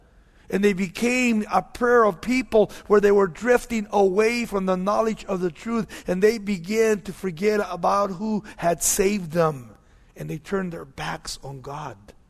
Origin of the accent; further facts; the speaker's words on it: United States; It really bothered me as an American, not knowing that the same thing would begin to happen to America 40 years later.